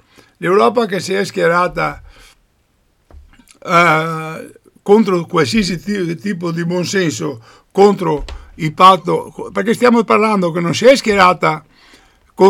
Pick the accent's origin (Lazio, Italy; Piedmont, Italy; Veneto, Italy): Veneto, Italy; Ecco, noi diciamo come Veneto, come Veneti, che vogliamo che gli accordi di Gasperi Gruber